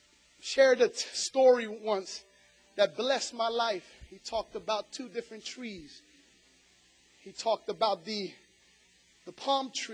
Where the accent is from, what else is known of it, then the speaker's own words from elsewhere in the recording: Trenton, New Jersey, United States; I'm from Trenton, New Jersey. Anybody here from Trenton, New Jersey?